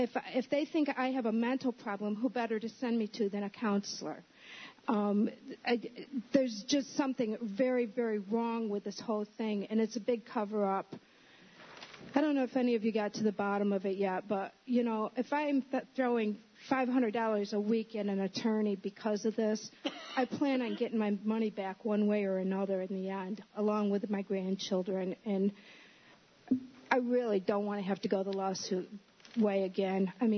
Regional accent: Groton, United States; I'm from Groton, and I haven't seen my grandkids in, it seems like, forever.

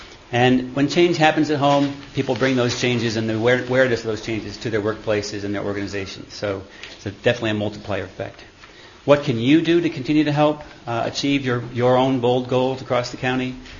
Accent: Lansing, New York, United States; from Town of Lansing.

